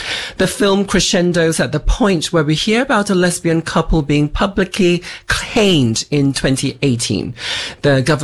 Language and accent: English; Singapore; I grew up in Singapore, which is the closest neighbor to Malaysia